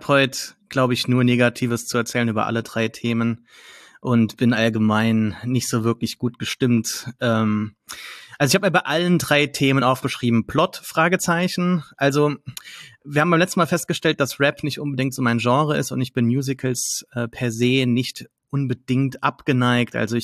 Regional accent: Saarlouis, Saarland, Germany; meine Heimatstadt ein früheres, ne, kein Schloss war, aber eine Festung. Und das kann man heute noch sehr gut erkennen. Also Saarlouis war so eine Festungsstadt, gebaut von, wie heißt der Architekt? Vauban.

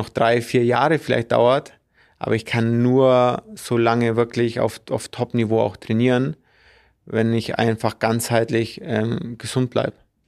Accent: Bavaria, Germany; das kommt auch ein bisschen aus bei uns im Allgäu, Feste muss man feiern, wie sie kommen.

